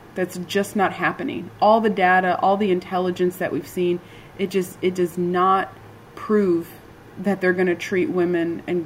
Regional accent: Iraq; And a lot of that shaped my experience growing up in Iraq.

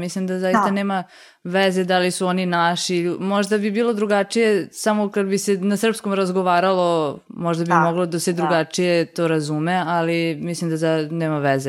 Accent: Pančevo, Vojvodina, Serbia; Ja sam iz Pančeva, to je grad koji nije toliko mali

